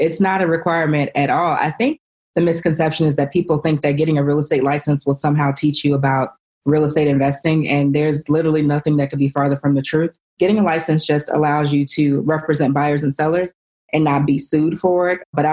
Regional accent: Chicago, Illinois, United States; because I'm from Chicago. It's cold and it was just a lot going on.

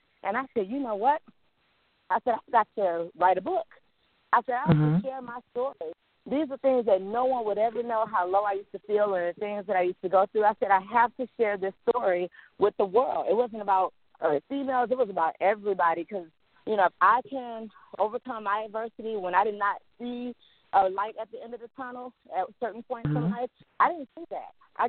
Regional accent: Saginaw, Michigan, United States; And I have to add that I'm from Saginaw, Michigan, which is a small town.

